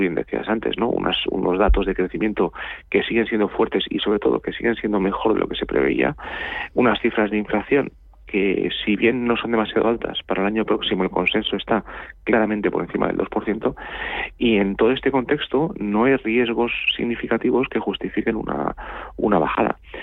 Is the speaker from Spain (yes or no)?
yes; Spain; Y esto siempre es bueno para nosotros como españoles.